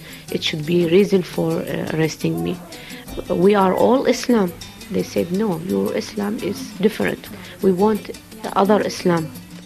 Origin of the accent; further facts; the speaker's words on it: Iraq; and 39 years old. I'm from Iraq. I have 6 kids.